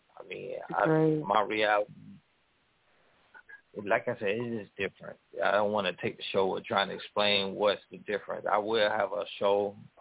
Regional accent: Columbus, Georgia, United States; I'm from Columbus, Georgia. I moved here recently from Huntsville

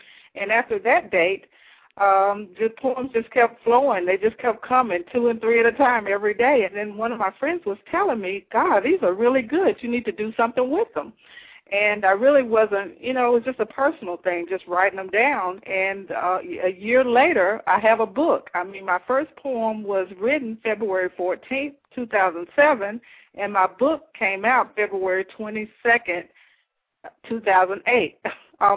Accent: Tupelo, Mississippi, United States; also born or lived in Memphis; Well, I grew up here in Tupelo, Mississippi. I went to school in Boston, at Boston University in Boston, Massachusetts.

